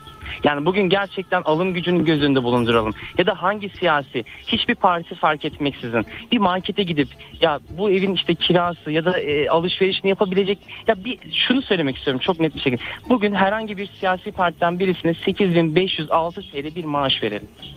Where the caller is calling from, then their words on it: Ankara, Turkey; Ankara'dan bağlanıyorum. Kendim kamuda çalışıyorum, hemşireyim.